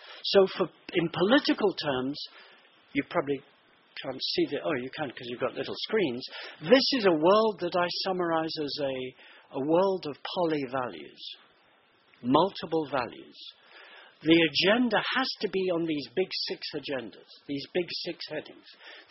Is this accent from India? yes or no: yes; Mumbai, Maharashtra, India; also born or lived in England; I'm white English, actually half Welsh, but I'm white British. I was brought up in India. My home city, Bombay, now Mumbai